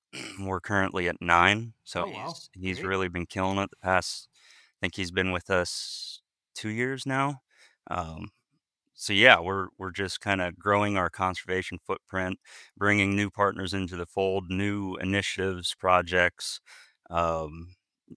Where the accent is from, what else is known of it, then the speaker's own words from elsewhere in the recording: Pennsylvania, United States; so yeah, I'm from North Central Pennsylvania. Went to Penn State